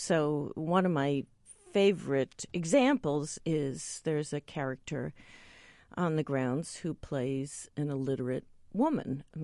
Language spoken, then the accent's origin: English; East Coast, United States; also born or lived in Pittsburgh; Well, I grew up on the East Coast in a suburb outside of New York City and spent most of my life on the East Coast. But my husband and I were in Pittsburgh for the last 16 years